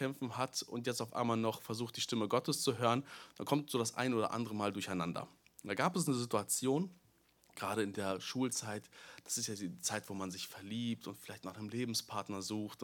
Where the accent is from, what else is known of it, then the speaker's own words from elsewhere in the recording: Detmold, North Rhine-Westphalia, Germany; bin ich kein gebürtiger Lippstädter, sondern komme wie meine Eltern oder bin bei meinen Eltern in Detmold aufgewachsen, komme gebürtig aus Detmold